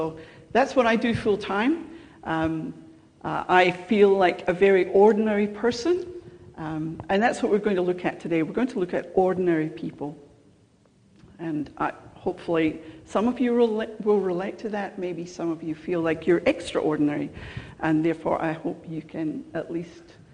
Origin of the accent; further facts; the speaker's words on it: Scotland, United Kingdom; moved away as an adult; also born or lived in England; now in Australia; I don't have an accent, but you have an accent. I was born in Scotland and lived there till I was 21 years old. And I married Dale in England 30-something years ago. And then we came out to Australia